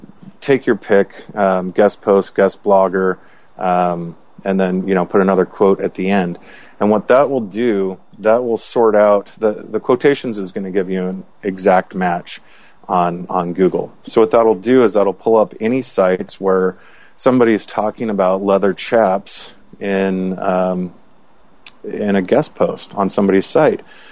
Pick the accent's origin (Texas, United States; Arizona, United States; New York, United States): Texas, United States; Arlington; accent: southern drawl; But yeah, I was born and raised in Arlington, Texas.